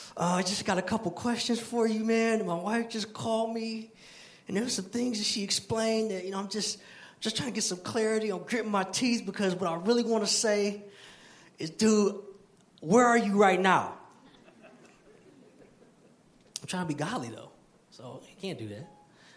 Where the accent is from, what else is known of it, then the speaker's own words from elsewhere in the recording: Detroit, Michigan, United States; So that, you know, I'm from Detroit, so that was a little weird.